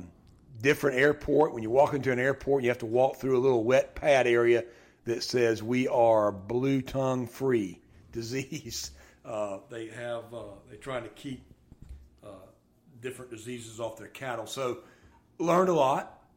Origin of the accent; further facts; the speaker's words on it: South Carolina, United States; I am glad to be back in my home state of South Carolina.